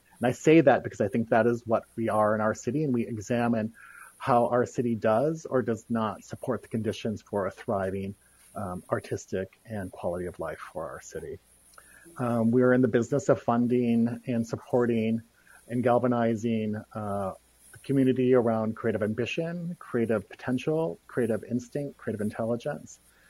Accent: Minnesota, United States; moved away as an adult; also born or lived in Detroit / Los Angeles; Prior to that, I am from Minnesota. I was born and raised in Minnesota, in southern Minnesota.

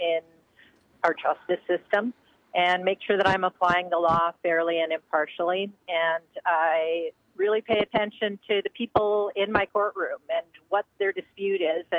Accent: Chippewa Falls, Wisconsin, United States; And, I grew up in Chippewa Falls, so that's kind of where I got my values and what made me the person I am today.

